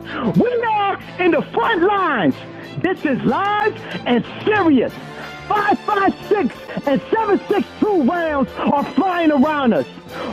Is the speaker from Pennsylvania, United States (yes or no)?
yes; Philadelphia, Pennsylvania, United States; from North Philly Hunter Park, a.k.a. the Star Major of Philly.